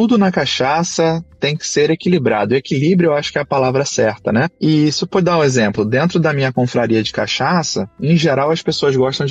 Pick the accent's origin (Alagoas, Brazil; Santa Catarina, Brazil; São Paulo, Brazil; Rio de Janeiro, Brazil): Rio de Janeiro, Brazil; sou do Rio de Janeiro.